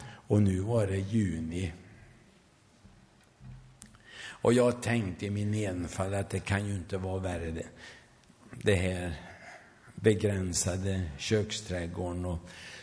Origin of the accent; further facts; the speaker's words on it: Värmland, Sweden; Och jag är ju värmlänning.